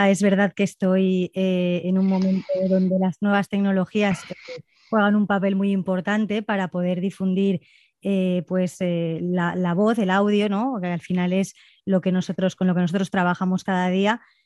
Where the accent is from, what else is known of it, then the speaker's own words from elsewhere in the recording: Monóvar, Valencian Community, Spain; Yo vivo en Monóvar y soy de aquí, de Monóvar, y luego pues al irme a estudiar a Madrid periodismo